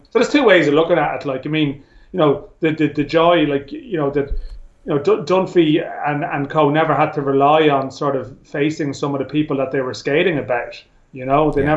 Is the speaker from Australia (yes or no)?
no; Ireland; Like, I think sometimes maybe as Irish people comment, and do we let our heart rule our head on occasion